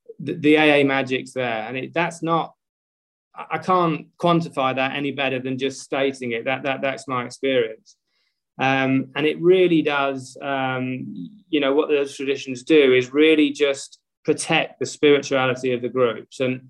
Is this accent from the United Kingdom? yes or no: yes; London, United Kingdom; moved away as an adult; also born or lived in Adelaide; now in Sydney, Australia; I've been in Sydney coming up 6 years. I had 5 years in Adelaide when I came over from London.